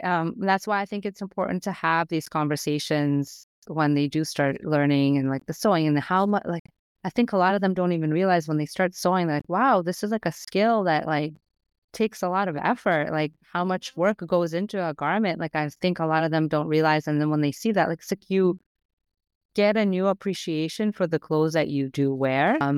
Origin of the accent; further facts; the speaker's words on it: Lithuania; I grew up in Lithuania, so we actually didn't have a lot of clothes at our disposal when I was growing up. Like, it was the Soviet Union